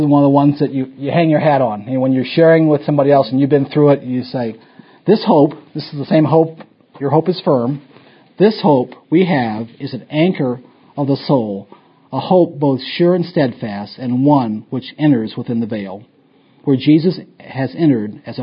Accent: Miami, Florida, United States; I grew up in Miami, Florida. So I'm sort of in the South and sort of not.

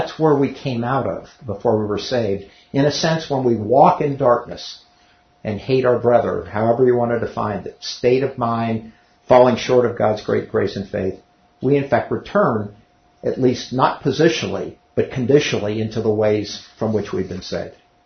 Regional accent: Cincinnati, Ohio, United States; I didn't grow up in Kentucky. I grew up in Cincinnati, but Kentucky's right across the way.

